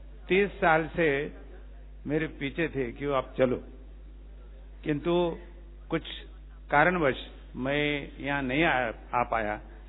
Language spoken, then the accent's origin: Hindi; Nanded, Maharashtra, India; मैं महाराष्ट्र से आया हूँ। मैं नांदेड़ में, मेरी उम्र अभी 68 साल है